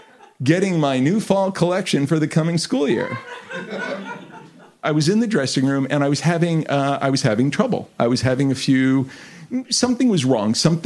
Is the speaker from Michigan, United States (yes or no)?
no; Los Angeles, California, United States; I'm born and raised in Los Angeles.